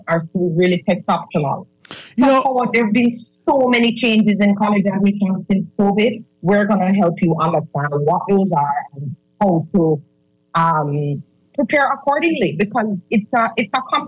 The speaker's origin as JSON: {"language": "English", "country": "Jamaica", "tie": "born or raised there", "also_born_or_lived": "Barbados / Antigua / Grenada", "said": "I am Jamaican by virtue of being raised in Jamaica. I was born in Barbados, have also lived in Antigua and Grenada. So I am a true Caribbean girl."}